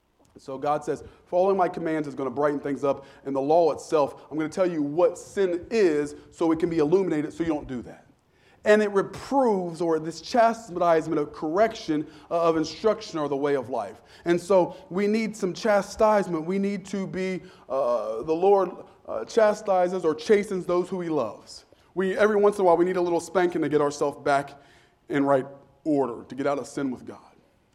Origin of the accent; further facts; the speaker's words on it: Wilmington, Ohio, United States; the Cincinnati Bengals had their last training camp in my hometown in Wilmington, Ohio